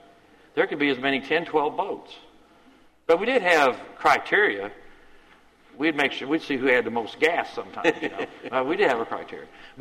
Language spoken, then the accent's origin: English; United States; Now, you knew I grew up in Wayne County, right?